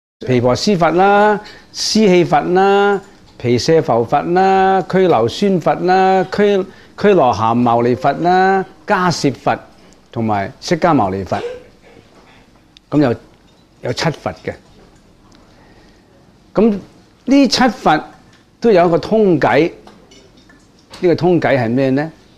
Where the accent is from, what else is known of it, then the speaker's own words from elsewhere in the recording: China; 我们中国人成句有时常有一句说话啦